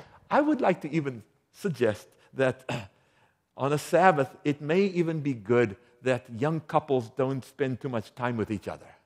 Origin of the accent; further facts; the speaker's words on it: South Africa; now in United States; I'm from South Africa, Mediterranean climate. But you live in Michigan, it's worse than Iceland. You're right. I mean, I've never been to Iceland, but I've heard it's like, I mean, so I'm in Michigan.